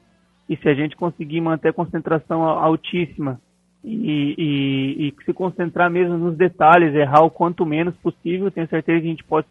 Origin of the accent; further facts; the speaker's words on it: Pato Branco, Paraná, Brazil; Eu sou natural de Pato Branco, no Paraná.